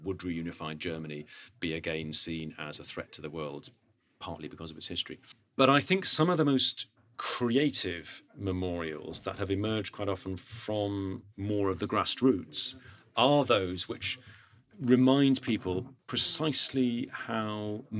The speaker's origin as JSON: {"language": "English", "country": "United Kingdom", "said": "And immediately, as a Brit, you look"}